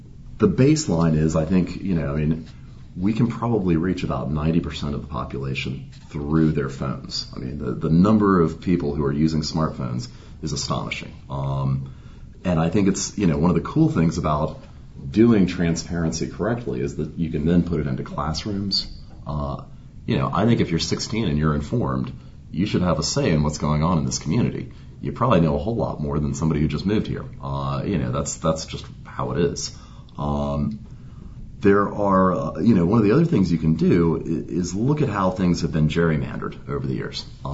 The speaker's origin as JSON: {"language": "English", "town": "Lexington", "country": "United States", "tie": "born or raised there", "said": "I grew up in Lexington. We had an outstanding education system, right?"}